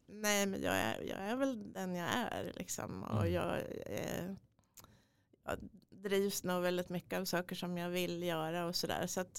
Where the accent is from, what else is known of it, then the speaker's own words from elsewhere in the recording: Nyköping, Södermanland, Sweden; när man kom från en mindre stad som jag är uppväxt i, Nyköping. Ja. Och den ligger tillräckligt långt men tillräckligt nära Stockholm för att vara lite i skuggan av storstaden.